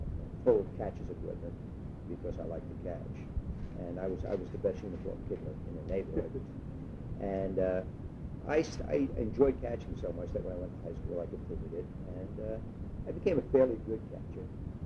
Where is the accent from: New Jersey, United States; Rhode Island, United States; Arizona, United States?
New Jersey, United States; West New York; Well, I spent about 5 years there. After 5 years, I left New York and we moved to West New York.